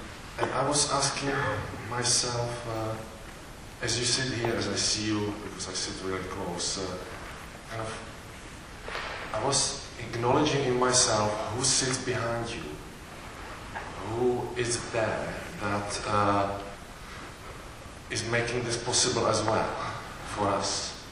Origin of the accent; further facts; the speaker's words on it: Czechia; now in United Kingdom; I'm from the Czech Republic.